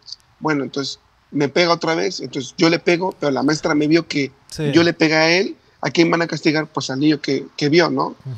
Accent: Mexico; now in Israel; yo soy mexicano y sí, realmente, pero vivo en Israel y tengo que adoptar este país como mi país al final

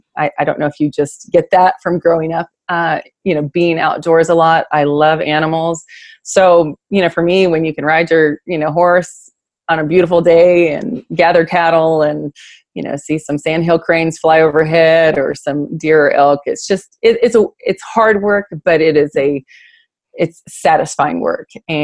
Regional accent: California, United States; I'm a fifth generation cattle rancher. I was born and raised in California. My family has ranched there for over 125 years, the same country.

